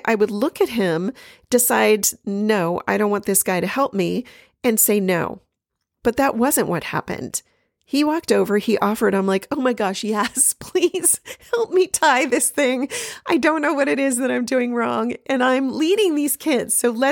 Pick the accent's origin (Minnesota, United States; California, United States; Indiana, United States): California, United States; Los Angeles; And recognize I'm from Los Angeles